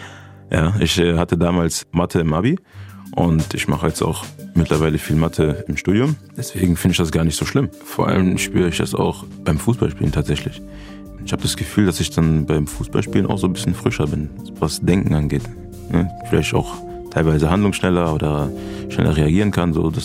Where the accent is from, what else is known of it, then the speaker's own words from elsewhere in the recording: Germany; born there; ich bin ja in Deutschland geboren, bin deutscher Staatsbürger